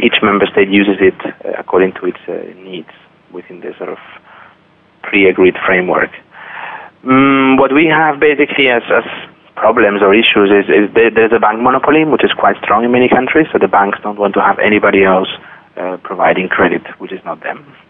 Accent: Spain; If you take, for example, my home country, Spain

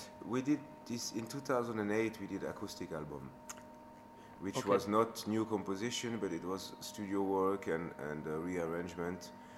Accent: Geneva, Switzerland; And there's so many empty spaces, especially in my hometown, Geneva.

